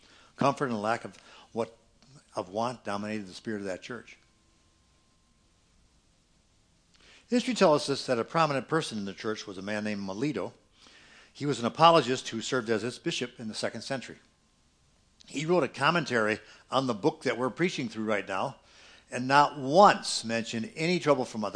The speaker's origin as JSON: {"language": "English", "country": "United States", "tie": "born there", "said": "which means I was born in America."}